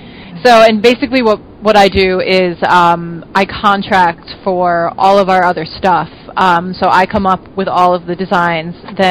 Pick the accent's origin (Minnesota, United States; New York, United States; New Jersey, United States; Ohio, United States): New Jersey, United States; also born or lived in Amherst / Baltimore; now in Boston, United States; I'm originally from New Jersey. I did do my undergrad out in Amherst, and then went to graduate school in Baltimore, and then moved back to Boston.